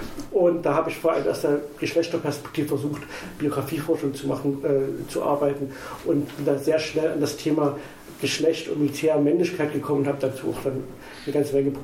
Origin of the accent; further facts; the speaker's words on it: Leipzig, Saxony, Germany; also born or lived in Hannover; now in Halle, Germany; seit ich in Hannover gelebt habe. Ich komme ursprünglich aus Leipzig, wohne jetzt in Halle.